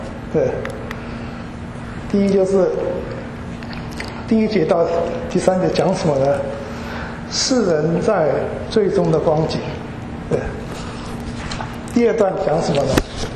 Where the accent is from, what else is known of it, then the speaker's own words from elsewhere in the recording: China; 我们中国人最喜欢做的一件事情是什么？比啊，比来比去啊